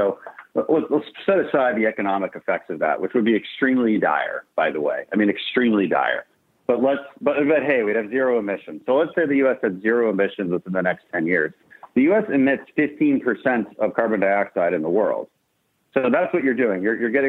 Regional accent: Houston, Texas, United States; We know that we're from Houston.

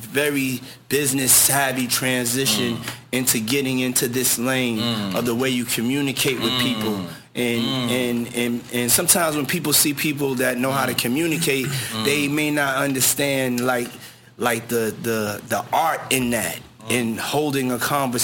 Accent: New York, United States; And I was from New York.

